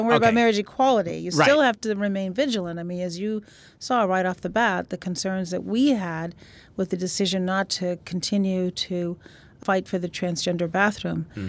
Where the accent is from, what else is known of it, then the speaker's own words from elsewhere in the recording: Illinois, United States; I'm not worried about my senators from my home state of Illinois.